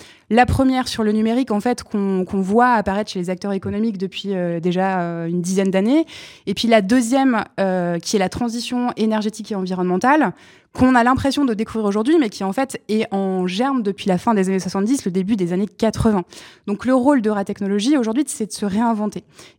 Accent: Hauts-de-France, France; born there; Alors, moi, je suis née dans le Nord, donc je pratique les deux depuis longtemps.

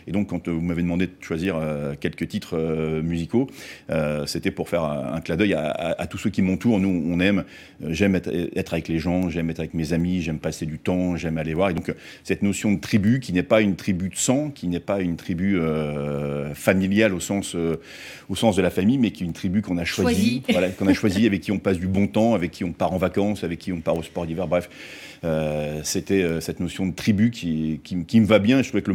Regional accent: northern France, France; Donc nous, on est originaire du nord de la France.

